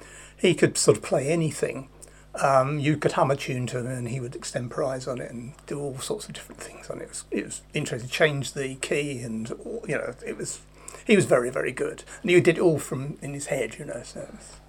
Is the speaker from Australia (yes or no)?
no; Ilford, London, United Kingdom; born there; I was born in Ilford, I think. But it's somewhere around in Ilford, at any rate, yes.